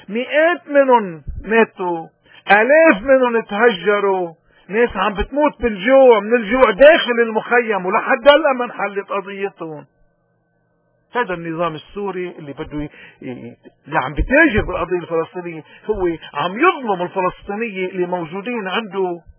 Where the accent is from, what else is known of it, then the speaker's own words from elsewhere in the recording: Lebanon; ولكن بدنا نرجع نحن كلبنانيين وكسكان بالشرق الأوسط، الناس اللي ما بنعرف إلا لساننا